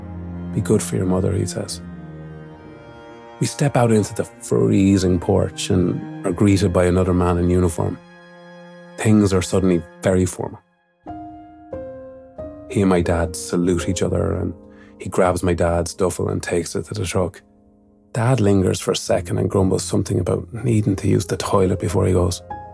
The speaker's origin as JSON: {"language": "English", "town": "Mullingar", "region": "Westmeath", "country": "Ireland", "tie": "born or raised there", "said": "in my hometown of Mullingar, in all of Ireland."}